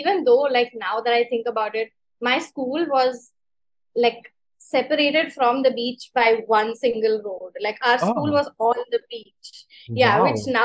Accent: Goa, India; So I was born and brought up in Goa.

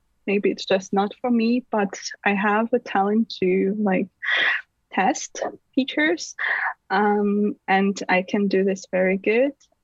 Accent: Moscow, Russia; moved away as an adult; now in Berlin, Germany; I came to Berlin from Moscow. I was raised there to study at the university.

